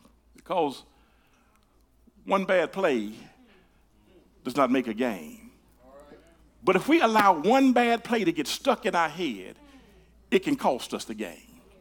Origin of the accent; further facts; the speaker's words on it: Tennessee, United States; Now I'm from Tennessee, but I thought I was in Mississippi at the time